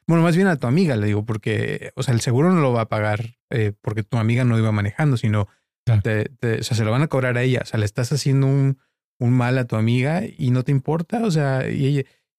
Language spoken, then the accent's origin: Spanish; Guadalajara, Jalisco, Mexico; cuando yo crecí, pues yo crecí de chico en Guadalajara, en una colonia muy pobre que se llamaba Santa Teresita. Sí. Y pues era como un barrio, ¿no?